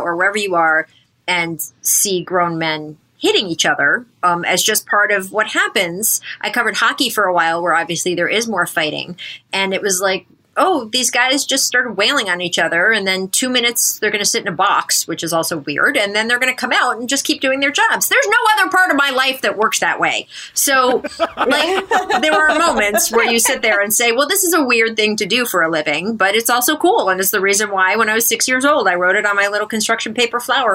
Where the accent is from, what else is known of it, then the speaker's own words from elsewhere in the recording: East Coast, United States; We're both from the East Coast